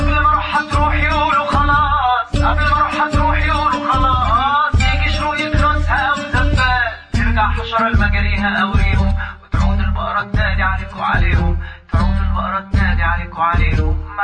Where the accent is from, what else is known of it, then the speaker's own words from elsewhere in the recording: Palestine; Arabic is a second language; وانا ليه بتكلم مصري وانا فلسطيني؟